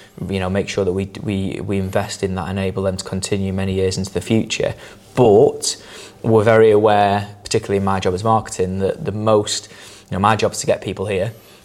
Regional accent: Blackpool, North West England, United Kingdom; I'm from Blackpool

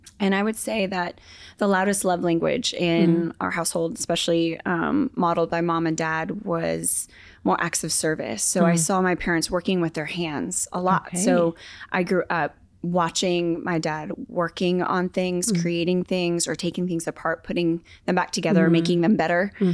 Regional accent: Victoria, Texas, United States; Victoria, Texas.

